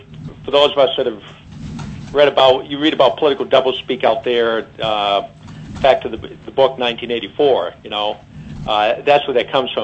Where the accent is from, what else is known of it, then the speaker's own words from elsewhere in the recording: Eagle River, Alaska, United States; from Eagle River, representing Alaska laborers